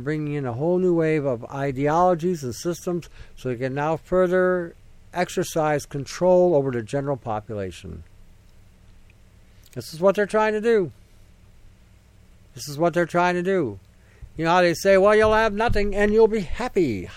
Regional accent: Canada; One day, I can speak on behalf of Canada because I'm Canadian.

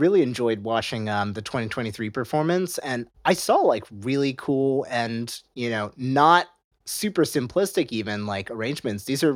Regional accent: North Carolina, United States; Because I'm from North Carolina, and as far as I know, we haven't quite got one.

